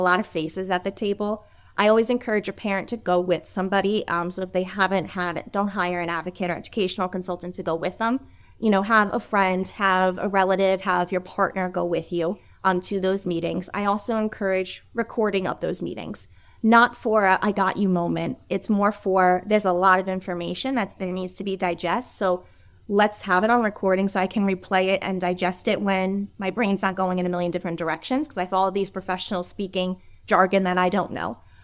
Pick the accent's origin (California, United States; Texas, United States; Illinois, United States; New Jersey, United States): New Jersey, United States; I'm speaking more towards New Jersey. I'm from New Jersey.